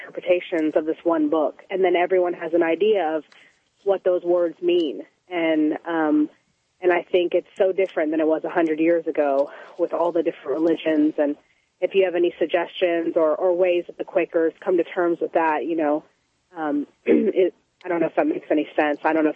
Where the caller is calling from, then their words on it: Houston, Texas, United States; Hi, I'm calling from Houston.